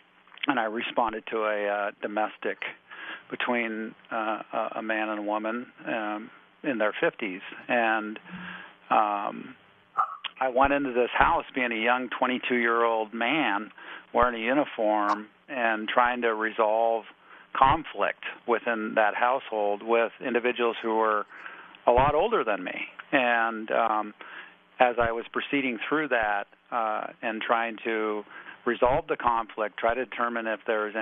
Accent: Sitka, Alaska, United States; I'm originally from Sitka. I'm a Coho Raven, and my father originated from Huna.

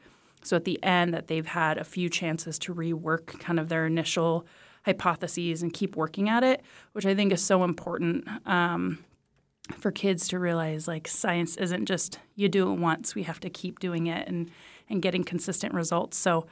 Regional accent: Juneau, Alaska, United States; I grew up here in Juno and graduated from JDHS.

